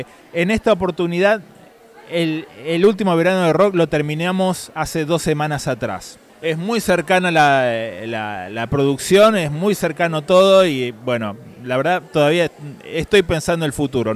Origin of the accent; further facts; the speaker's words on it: Rosario, Santa Fe, Argentina; soy el único rosarino miembro del colectivo.